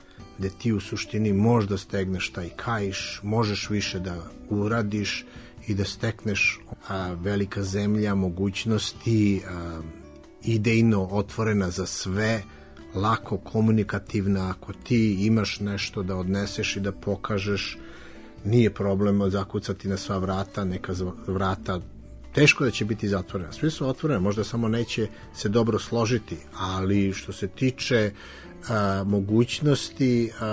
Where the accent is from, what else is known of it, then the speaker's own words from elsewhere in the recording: Belgrade, Serbia; now in Los Angeles, United States; jer vratiti se u ono odakle sam ja otišao, to je neka mladost, to je neka ludost, to je neki drugi grad.